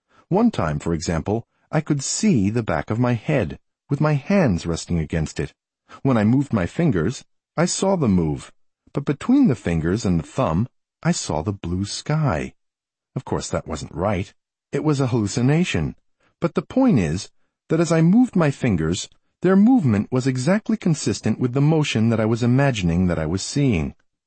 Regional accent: Far Rockaway, New York, United States; When I got a very early memory, let's say from my hometown of Far Rockaway, then immediately would come a whole sequence of memories, all from the town of Far Rockaway.

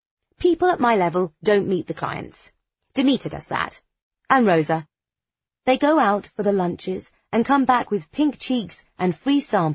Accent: South West England, United Kingdom; accent: West Country; It was in Birmingham that I decided to lose my West Country accent.

